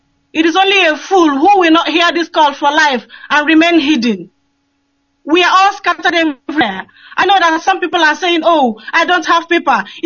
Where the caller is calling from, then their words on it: Cork, Munster, Ireland; I'm calling from Cork Island.